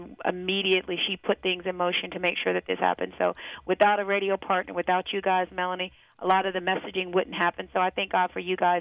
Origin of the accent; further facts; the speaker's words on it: Charlotte, North Carolina, United States; I'm a hometown girl, so I grew up in Charlotte